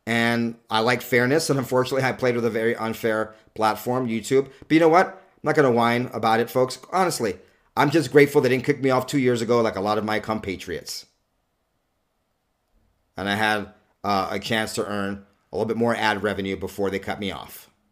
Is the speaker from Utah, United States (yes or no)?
yes; Utah, United States; We got Senators Mike Lee of my home state here of Utah, my current residence